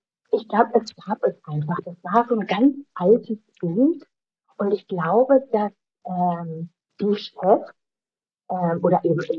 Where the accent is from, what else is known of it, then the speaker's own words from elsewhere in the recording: Berlin, Germany; Also ich bin eine Berliner Göre. Ich habe zwar im Ausland gelebt und studiert und auch gearbeitet, aber im Herzen bin ich eine Berliner Göre.